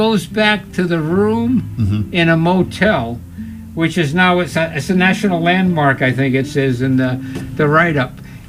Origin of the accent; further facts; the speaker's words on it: Tiverton, Rhode Island, United States; I came from Tiverton, Rhode Island.